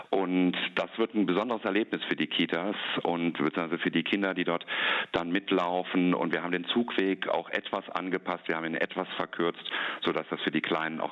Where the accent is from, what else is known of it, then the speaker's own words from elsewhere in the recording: Solingen, North Rhine-Westphalia, Germany; now in Bonn, Germany; Also ich kann mich noch wirklich an meine Kindheit erinnern, wo ich beim St. Martinszug in meiner Heimatstadt Solingen mitgelaufen bin.